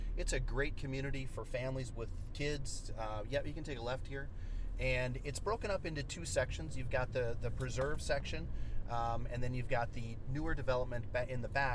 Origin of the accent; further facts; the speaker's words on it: Minnesota, United States; also born or lived in Laguna Beach / Arizona; now in Naples, United States; Originally from Minnesota, but we moved here from Laguna Beach, Southern California.